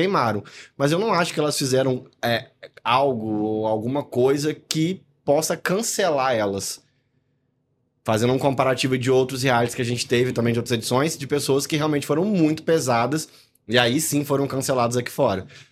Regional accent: Rio de Janeiro, Brazil; Então, eu sou do interior do Rio de Janeiro, né?

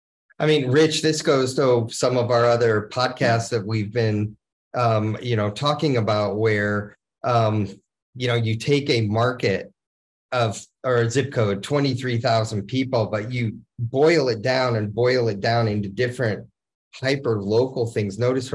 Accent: Fort Wayne, Indiana, United States; But here, real quick, I grew up in Fort Wayne, Indiana.

